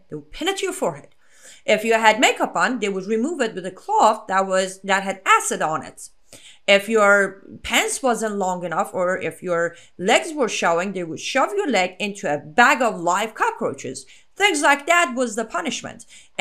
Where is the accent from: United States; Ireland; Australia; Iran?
Iran; I come from Islamic Republic of Iran.